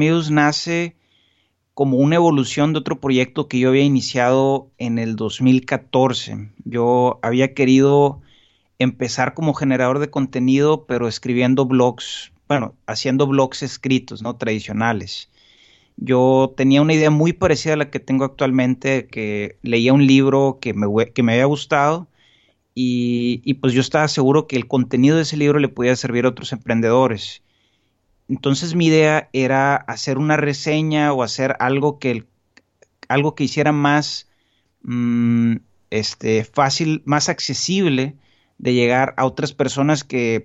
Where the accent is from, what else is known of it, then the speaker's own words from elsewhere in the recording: Hermosillo, Sonora, Mexico; soy de Hermosillo, Sonora y tengo 27 años.